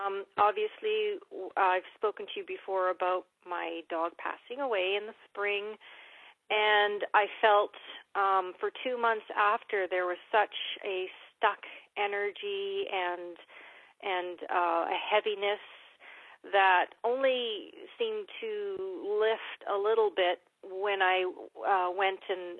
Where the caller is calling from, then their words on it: Gabriola Island, British Columbia, Canada; I'm calling from Gabriola Island, B.C.